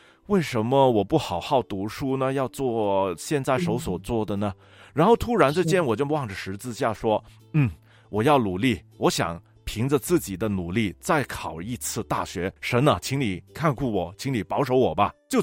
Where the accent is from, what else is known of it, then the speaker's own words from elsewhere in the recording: Hong Kong; 因为啊，我是香港的嘛，所以呢，我通常呢就会听粤语版的啊。